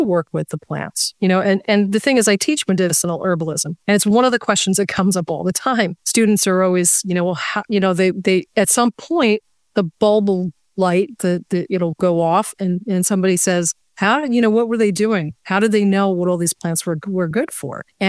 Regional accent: New York, United States; I grew up in Westchester. But we moved up here when I was... Oh my gosh, I was a teenager. I was in high school. So yeah, I'm from the Hudson Valley.

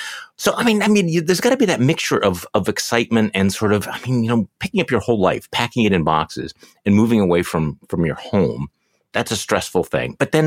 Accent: Edmonds, Washington, United States; Actually, I grew up in Edmonds and right on Puget Sound.

